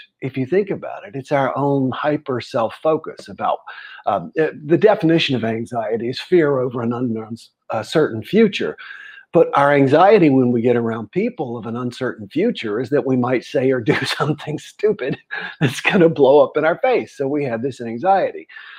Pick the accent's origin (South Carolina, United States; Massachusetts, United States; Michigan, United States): South Carolina, United States; I'm kicking this dog around the block, as we used to say growing up in South Carolina.